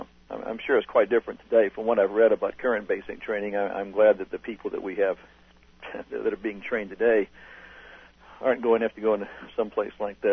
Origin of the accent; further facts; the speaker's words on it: Georgia, United States; born there; and I was born in Georgia, so I was a little bit more used to the humidity than